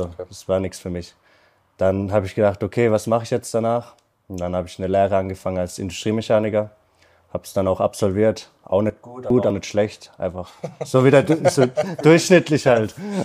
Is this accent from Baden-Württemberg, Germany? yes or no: yes; Baden-Württemberg, Germany; ich bin 25 Jahre alt, ich komme aus der Nähe von Karlsruhe.